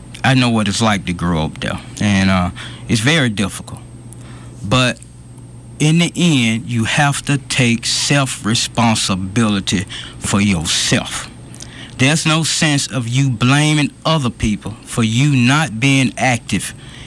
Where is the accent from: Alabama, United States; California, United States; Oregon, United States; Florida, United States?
Alabama, United States; Montgomery; I was born and raised in West Montgomery, right in a little community called Washington Park. Nobody is more West Side than me.